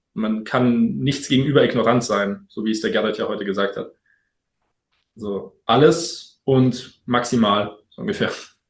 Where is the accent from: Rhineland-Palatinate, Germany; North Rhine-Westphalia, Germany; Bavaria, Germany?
Bavaria, Germany; Munich; Nee, ich bin Münchner und bin dann nach Köln fürs Studium